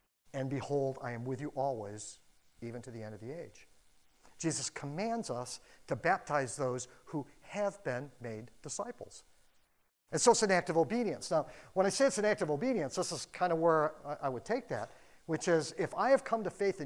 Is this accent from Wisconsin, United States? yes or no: yes; Wisconsin, United States; born there; look, just between us, I was born in Wisconsin.